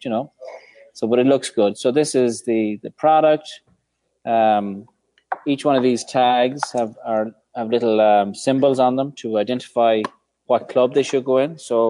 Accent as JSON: {"language": "English", "country": "Ireland", "lives_now": "San Francisco, United States", "said": "for me to keep connected to my friends and family that are not here in San Francisco. Obviously, I'm from Ireland."}